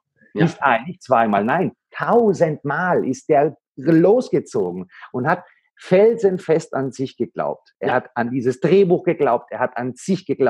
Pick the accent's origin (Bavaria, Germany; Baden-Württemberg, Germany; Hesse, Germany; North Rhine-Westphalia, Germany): Baden-Württemberg, Germany; also born or lived in Greece; ich bin zwar in Griechenland geboren, aber dann ist meine Mutter zu meinem Vater nach Deutschland. Und ich bin dann in Deutschland an einem kleinen Dorf groß geworden, im Badischen.